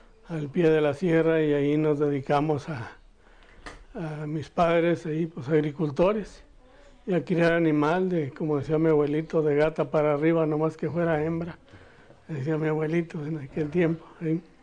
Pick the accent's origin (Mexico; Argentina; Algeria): Mexico; Canatlán, Durango; born there; Y nací en Puerto de Cañas, municipio de Canatlán, Durango.